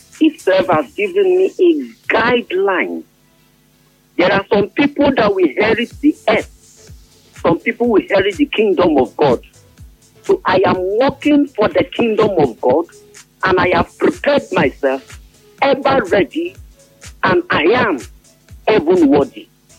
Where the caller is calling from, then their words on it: Port Harcourt, Rivers, Nigeria; I'm calling you from Port Harcourt.